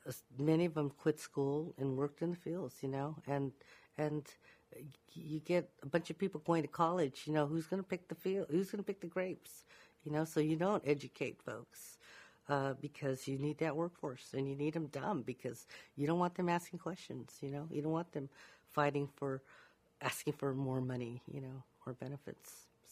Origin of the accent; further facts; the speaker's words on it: Delano, California, United States; You know, growing up in Delano, you were either white or you were a farm worker.